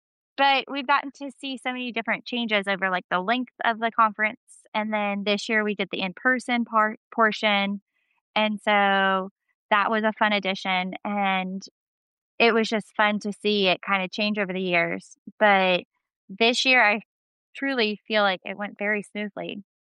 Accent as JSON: {"language": "English", "region": "Louisiana", "country": "United States", "said": "And in my head, I'm like, yes, finally, as a Cajun, feeding is so different. And so crawfish season is such a big deal."}